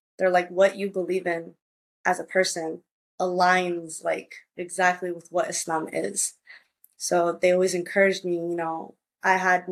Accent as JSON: {"language": "English", "country": "Puerto Rico", "tie": "born or raised there", "also_born_or_lived": "United States", "said": "because I spent part of my childhood growing up in Puerto Rico back and forth between the states"}